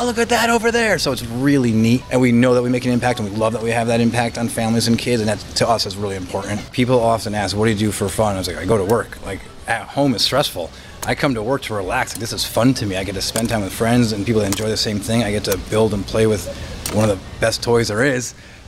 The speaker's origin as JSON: {"language": "English", "region": "New York", "country": "United States", "said": "I'm originally from New York"}